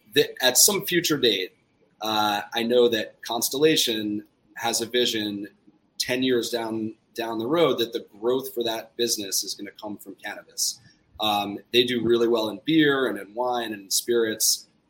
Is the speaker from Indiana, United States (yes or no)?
no; New Jersey, United States; I'm from New Jersey. My partners are from New York.